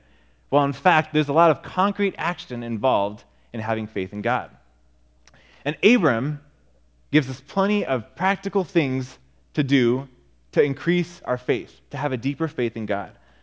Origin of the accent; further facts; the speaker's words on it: Japan; especially those who were in Asia, growing up in Japan